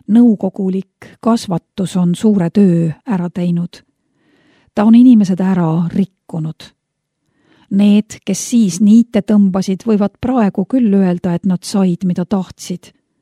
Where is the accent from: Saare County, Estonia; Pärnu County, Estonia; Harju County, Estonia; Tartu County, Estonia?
Pärnu County, Estonia; Pärnu; moved away as an adult; also born or lived in Germany / France; Ma sündisin Pärnus. Seal käisin ka koolis. Kui Eestimaalt lahkusin, olin natukene üle 20. Läksin Saksamaale ja sealt juba Prantsusmaale.